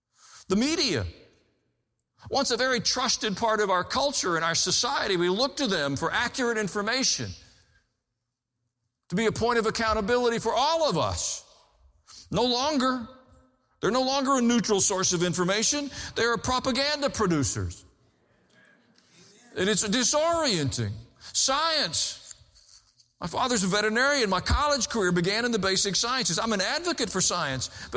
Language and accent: English; Tennessee, United States; I'm from Tennessee, deal with it, okay?